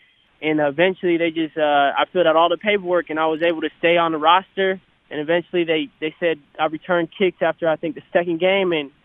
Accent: Michigan, United States; we grew up in Michigan with my dad, and he would take me down to Detroit

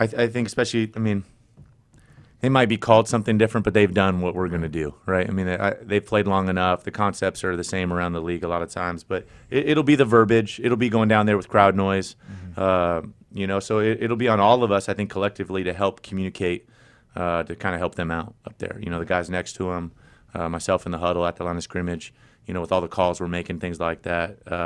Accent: San Diego, California, United States; California. Let me tell you, growing up in San Diego is like the opposite. You're in a desert.

